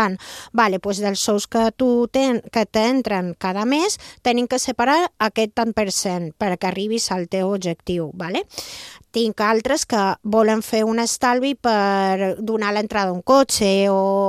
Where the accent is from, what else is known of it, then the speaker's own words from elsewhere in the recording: Ibiza, Balearic Islands, Spain; els que som d'Eivissa tenim que tenir en compte que no podem apretar